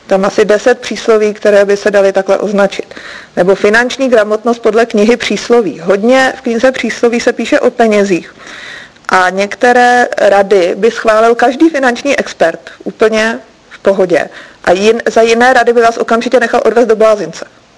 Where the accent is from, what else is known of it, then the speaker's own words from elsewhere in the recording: Plzeň, Plzeň Region, Czechia; Já jsem vyrůstala v Plzni